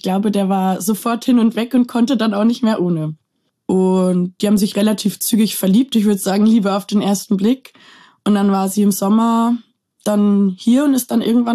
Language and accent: German; Bad Salzuflen, North Rhine-Westphalia, Germany; born or raised there; also born or lived in Lemgo